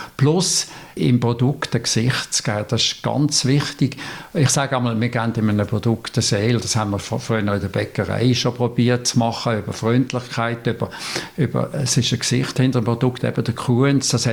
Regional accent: Basel-Landschaft, Switzerland; now in Frick, Switzerland; Also ich bin mittlerweile 57 Jahre im Fricktal. Man hört die Stimme an, schon noch ein bisschen. Ich bin ja von Basel-Land, Aschbigott, auf Frick gekommen.

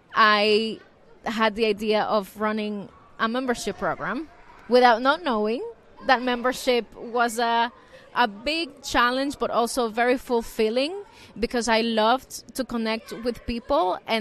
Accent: Nicaragua; I come from Nicaragua in Central America.

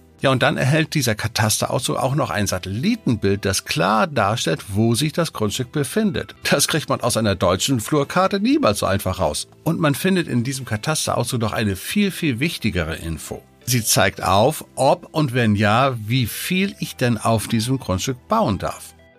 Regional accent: Germany; weil wenn ich als Deutscher dort ankomme, habe ich gleich verloren und habe natürlich gleich einen höheren Preis zu zahlen.

